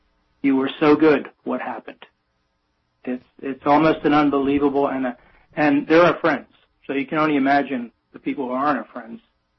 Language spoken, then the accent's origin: English; United States; now in Germany; And here I speak German fluently, and I'm an American, as you can probably tell by the way I talk.